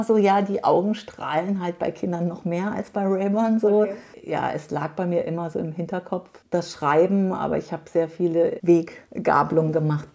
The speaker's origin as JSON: {"language": "German", "region": "Baden-Württemberg", "country": "Germany", "said": "eigentlich komme ich auch man sagt auch offiziell Badisch-Sibirien in Baden-Württemberg, weil da halt nichts los ist. Das ist so das Bermuda-Dreieck zwischen Heilbronn, Heidelberg, Würzburg."}